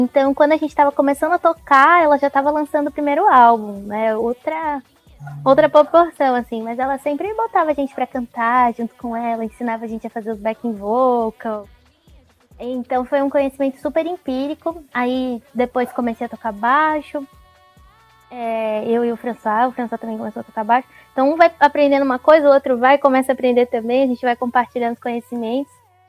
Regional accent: Bahia, Brazil; also born or lived in Brasília / Santa Catarina; Eu nasci em Brasília, mas eu me criei na Bahia, e aí, mais crescida, comecei minha carreira em Santa Catarina, então, tipo, eu sou nascida em Brasília, ao mesmo tempo tenho um coração baiano, e sou uma artista catarinense.

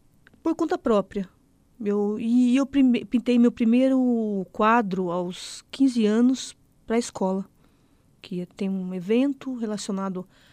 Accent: São Lourenço da Serra, São Paulo, Brazil

